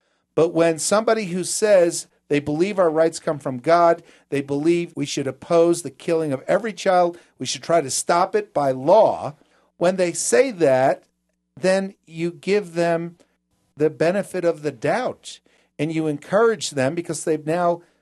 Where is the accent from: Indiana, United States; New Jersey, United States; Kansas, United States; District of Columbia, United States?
New Jersey, United States; moved away; I'm from New Jersey, and long after I left there